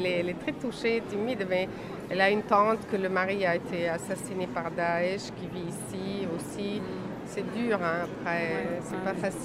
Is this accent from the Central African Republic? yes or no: no; Lebanon; now in Bordeaux, France; je suis libanaise d'origine.